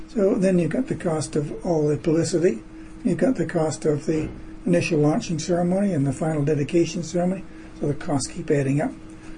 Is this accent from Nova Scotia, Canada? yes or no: no; Kingston, Ontario, Canada; I was attending the dedication of a memorial window in Kingston, Ontario, which is my hometown, in St. Paul's Anglican Church there.